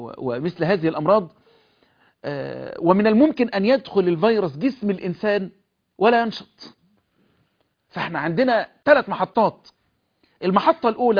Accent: Egypt; احفظ بلدنا مصر

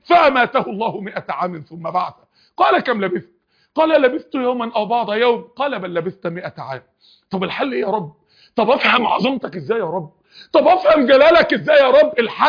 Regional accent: Mansoura, Dakahlia, Egypt; انا من المنصورة

